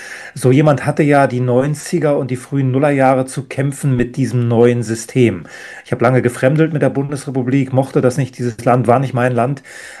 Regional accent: East Germany, Germany; Ich muss wieder zurück zu meinen Wurzeln, zu dem, wo ich herkomme. Ich muss das nach außen tragen. Wenn schon ein Ostdeutscher so eine Position hat, wenn ein Ostdeutscher an so einer westdeutschen Elite-Universität sprechen darf

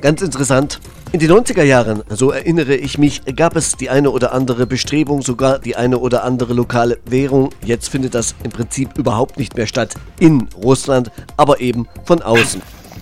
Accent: Thuringia, Germany; Als Thüringer merke ich an, man kann auch mal in unseren Bergen urlauben.

